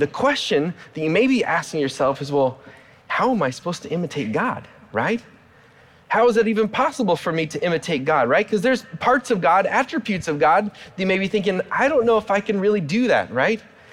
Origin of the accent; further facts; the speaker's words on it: Portland, Oregon, United States; as a kid growing up in Portland, Oregon, I grew up as a big fan of the Blazers.